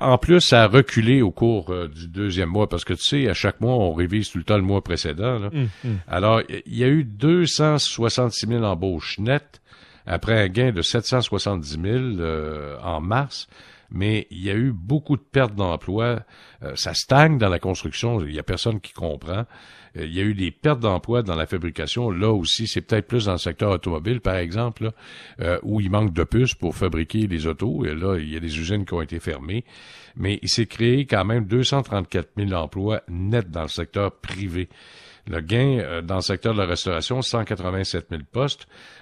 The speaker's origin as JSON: {"language": "French", "region": "Quebec", "country": "Canada", "said": "grâce à la vaccination qui va très bon train chez nous au Québec comparativement aux autres provinces."}